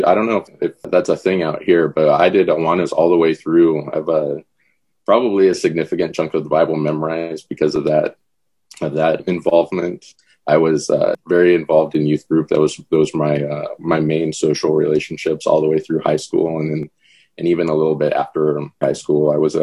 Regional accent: Lincoln, Nebraska, United States; also born or lived in Omaha; now in Oregon, United States; I'm not a native Oregonian. I grew up in Lincoln, Nebraska. I was born in Omaha and lived there for about 6 years, but then my family moved to Lincoln for my dad's job

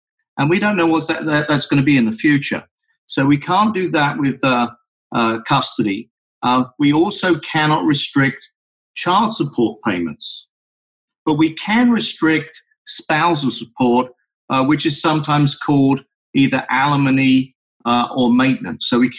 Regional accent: England, United Kingdom; accent: English; moved away as an adult; also born or lived in New York; now in California, United States; You could probably tell by the accent that I'm English, originally from England.

